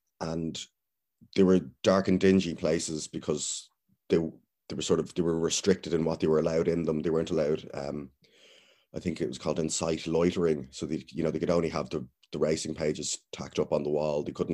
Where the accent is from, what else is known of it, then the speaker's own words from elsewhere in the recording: Dublin, Leinster, Ireland; growing up in South Dublin